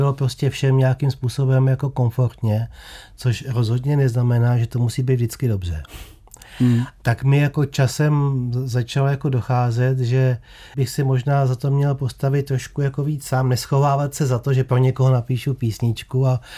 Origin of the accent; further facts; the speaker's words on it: Kladno, Central Bohemian Region, Czechia; Já jsem z Kladna, ale moje babička z tátovy strany, maminka jeho, byla sudetská Němka od Rumburka.